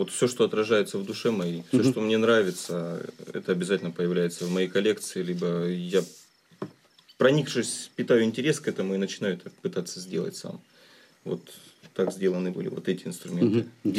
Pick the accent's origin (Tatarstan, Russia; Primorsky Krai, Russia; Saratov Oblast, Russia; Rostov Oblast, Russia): Rostov Oblast, Russia; я рос в Белокалитвинском районе, а там много степей, красивых, раздольных таких.